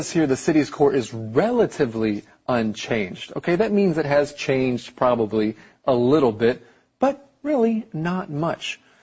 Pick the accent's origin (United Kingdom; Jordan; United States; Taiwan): Taiwan; I grew up in Taiwan, so almost 30 years